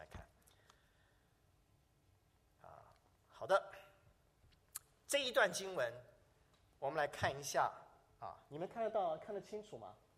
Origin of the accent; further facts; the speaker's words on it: Henan, China; 我老家河南也是农民的哈